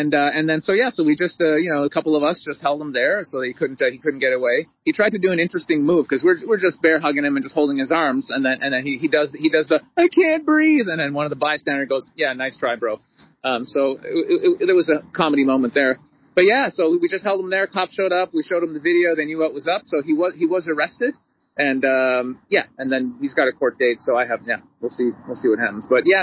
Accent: Canada; I've always been proud to be Canadian

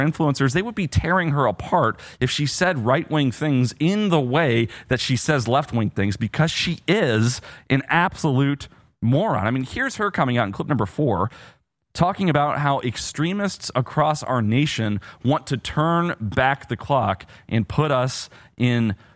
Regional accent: United States; I'm old enough to remember as an American

